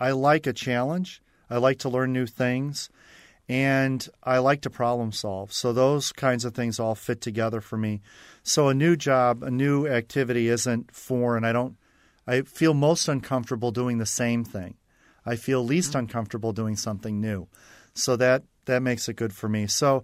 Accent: Minnesota, United States; also born or lived in El Paso, Texas / Rome, New York; I'm actually a native-born Texan. I was born in El Paso, Texas. And then we moved to Rome, New York. My dad designed computers for the government. So we moved around a bit until we moved to Minnesota. And my formative years were in Minnesota in the cold Zone 3.

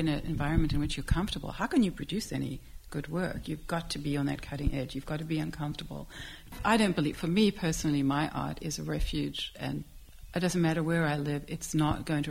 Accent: Johannesburg, Gauteng, South Africa; moved away as an adult; also born or lived in Israel; now in United States; I grew up in Israel and in Johannesburg, South Africa, and wound up getting a couple of degrees in England, and from there to New York, and from New York, lucky enough to come to this part of the world.

